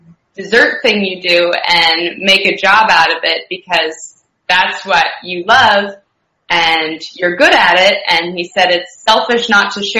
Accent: Seattle, Washington, United States; I told you I was originally from Seattle. And then when I was in school in Seattle, I did an internship in Orlando, Florida.

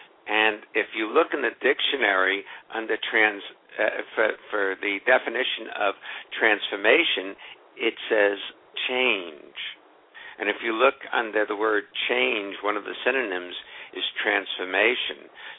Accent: New York, United States; born there; I was born in New York.

